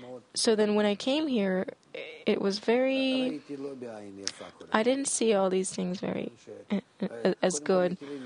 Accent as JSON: {"language": "English", "country": "Russia", "moved": "yes", "said": "Look, I came from Russia, and there was a very..."}